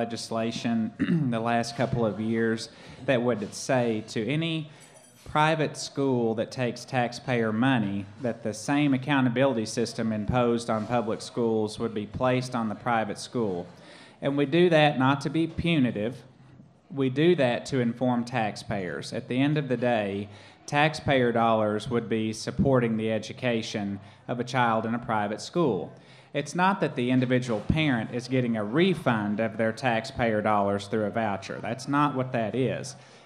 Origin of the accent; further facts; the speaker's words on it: Marietta, Oklahoma, United States; I'm from rural Oklahoma. Probably couldn't tell that by my accent. But I'm from Marietta. So when I graduated high school, there were 49 kids in my class